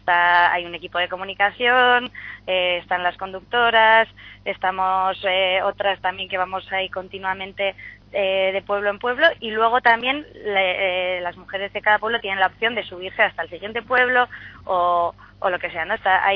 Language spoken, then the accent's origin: Spanish; Pamplona, Navarre, Spain; yo soy de Iruña y bueno, pues la liamos de alguna manera.